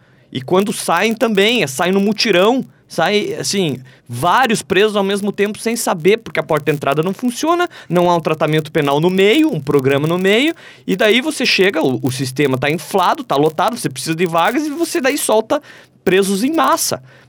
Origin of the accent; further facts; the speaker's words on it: Brazil; é um direito de todos nós, enquanto sociedade. Né, enquanto brasileiros.